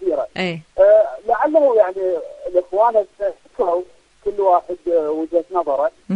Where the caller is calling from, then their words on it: Iraq; هذا الوقت اللي إحنا عندنا بالعراق الساعة 10